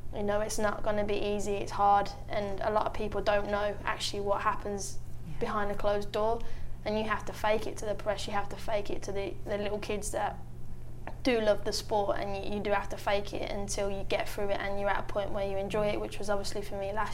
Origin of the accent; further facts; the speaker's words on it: Birmingham, West Midlands, United Kingdom; with Birmingham, my hometown, winning the FA Cup